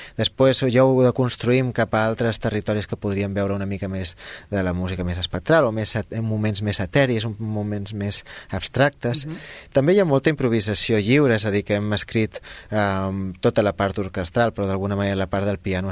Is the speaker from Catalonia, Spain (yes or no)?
no; Menorca, Balearic Islands, Spain; som menorquins, vam estudiar junts des de primer d'ESO